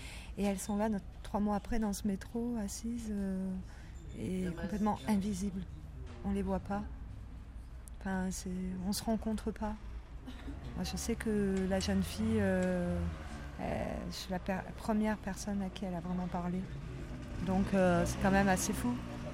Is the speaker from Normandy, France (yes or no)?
no; Digne-les-Bains, Provence-Alpes-Côte d'Azur, France; Puis je disais d'où je venais, moi, de Digne-les-Bains.